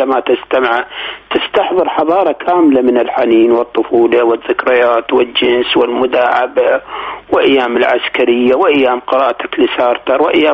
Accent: Iraq; أنا لأني جنوبي

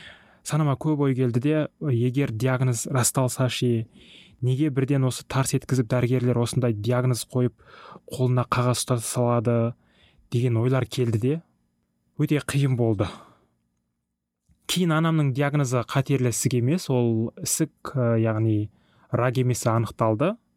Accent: Zhanaauyl, East Kazakhstan Region, Kazakhstan; Мен туып өскен ауыл, Шығыс Қазақстан облысы, Тарбағатай ауданы Жаңаауыл ауылына

